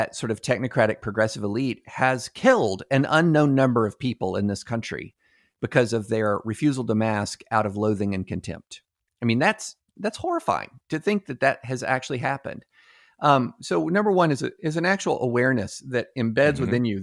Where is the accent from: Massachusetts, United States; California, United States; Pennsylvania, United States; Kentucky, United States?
Kentucky, United States; In 1968, if there was a mail bomb in Des Moines, and I'm growing up in Kentucky, I don't know about it.